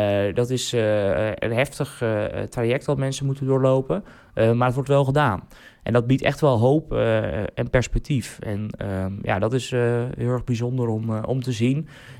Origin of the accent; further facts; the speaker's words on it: Katwijk, South Holland, Netherlands; ik ben geboren en getogen in Katwijk